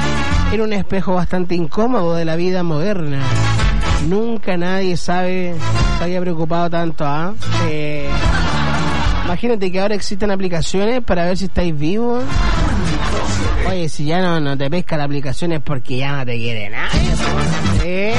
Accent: Chile; como buenos chilenos, vamos a terminar copiando esta aplicación.

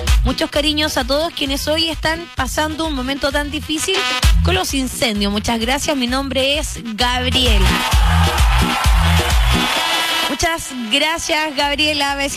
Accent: Padre Las Casas, Araucanía, Chile; somos de Villahermosa, cerquita del Santa Isabel de Padre Las Casas, esto es la región de la Araucanía.

